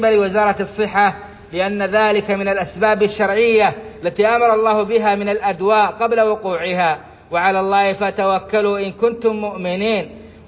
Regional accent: Saudi Arabia; القيادات الحكومية في بلادنا السعودية

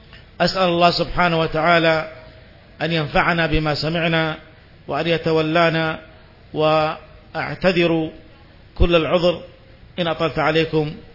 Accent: Saudi Arabia; وأن يحمي بلادنا المملكة العربية السعودية

